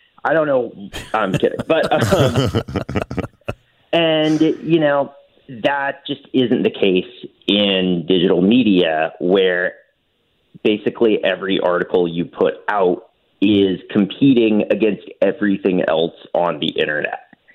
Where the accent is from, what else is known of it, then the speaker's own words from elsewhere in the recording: North Carolina, United States; also born or lived in New York / Los Angeles; Yeah, so I grew up in Western North Carolina, which has, you know, just so many fantastic golf courses.